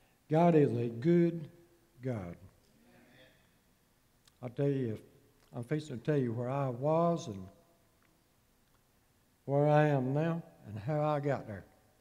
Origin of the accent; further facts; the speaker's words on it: Grady County, Georgia, United States; also born or lived in Mitchell County / Albany; I was born here in Grady County. I was raised here. I moved away for a little while. Lived up in Mitchell County some. Lived up in Albany a while.